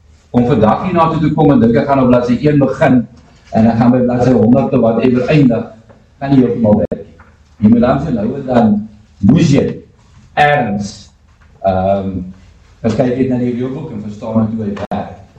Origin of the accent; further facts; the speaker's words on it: Free State, South Africa; Ek kom daar die Vrystaat uit, daar kom van die Free State.